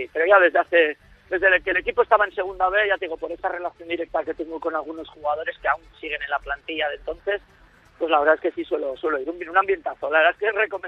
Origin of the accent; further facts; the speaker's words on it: Basque Country, Spain; born there; yo y mi familia es de Guipúzcoa, yo nací en un pueblito de Guipúzcoa